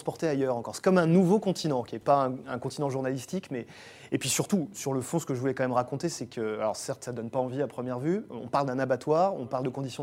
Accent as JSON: {"language": "French", "region": "Brittany", "country": "France", "tie": "born or raised there", "said": "Moi, j'ai grandi en Bretagne, dans un département où il y a énormément d'abattoirs"}